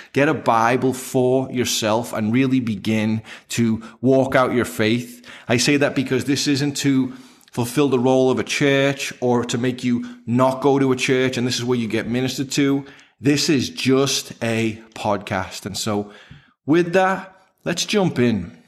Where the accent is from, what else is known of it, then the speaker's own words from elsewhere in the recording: England, United Kingdom; moved away as an adult; now in Huntington Beach, United States; I'm actually from England, so I am speaking not original, but some kind of English.